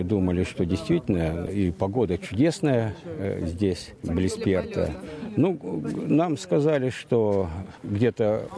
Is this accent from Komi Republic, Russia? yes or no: no; Chelyabinsk, Chelyabinsk Oblast, Russia; now in Perth, Australia; Я сам из Челябинска, Южноуральский государственный университет.